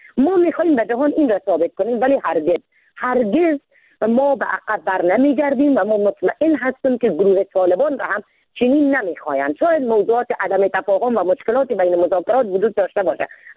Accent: Afghanistan; من زن افغان هستم

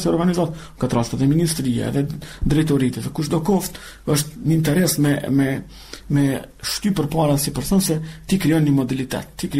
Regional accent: Kosovo; Ne, si Kosovar, si pjesëtar të komuniteteve Roma, Shkëlqyer dhe Gjipjan, mendojmë që jemi pjesë sërbësore e shtetë ndërtimit të Kosovës

